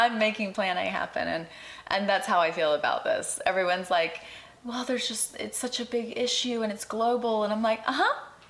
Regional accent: United States; I was from America. I was from the country of freedom, and I'm walking around in a prison in my own mind.

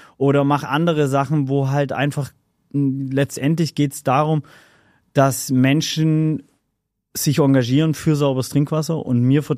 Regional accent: Ludwigsburg, Baden-Württemberg, Germany; Ich bin gebürtiger Schwabe. Ich bin Robert Bosch-Krankenhaus geboren, Ludwigsburg, Bildungsbürgertum aufgewachsen.

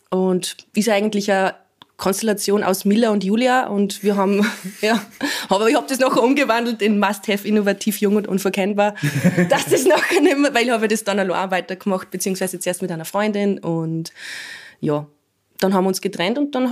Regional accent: Upper Austria, Austria; born or raised there

